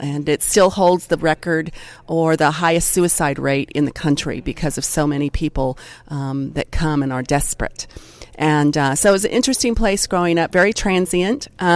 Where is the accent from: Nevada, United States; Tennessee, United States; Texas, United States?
Nevada, United States; Las Vegas; I grew up in Las Vegas, Nevada. We used to call it, and it's still called, Sin City.